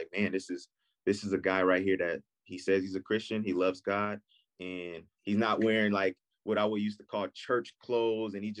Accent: Rock Island, Illinois, United States; also born or lived in Melrose Park; I'm from Rock Island, Illinois. That's the Midwest. That's the Quad Cities. I was born in Melrose Park, right outside Chicago, and raised in Rock Island, Illinois, 2 hours away. And just a small town in Illinois.

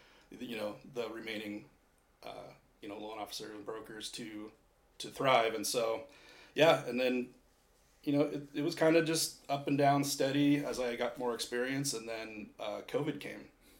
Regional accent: San Diego, California, United States; I'm from San Diego.

